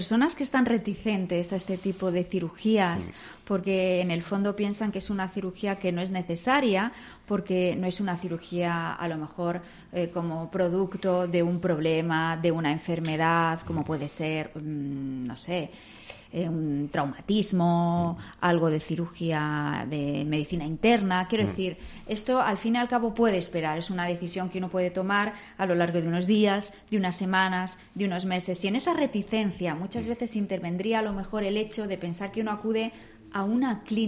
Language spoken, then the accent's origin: Spanish; Madrid, Community of Madrid, Spain; somos muchos los madrileños, que cada vez somos más.